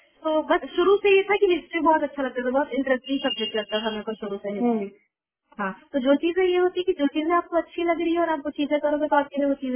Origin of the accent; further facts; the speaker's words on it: Bilaspur, Chhattisgarh, India; मैं बिलासपुर की रहने वाली हूँ